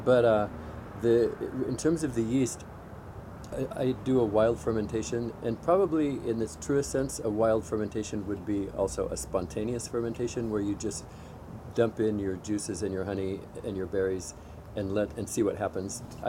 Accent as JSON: {"language": "English", "town": "Soldotna", "region": "Alaska", "country": "United States", "tie": "born or raised there", "said": "That's what I knew it as growing up in Soldotna."}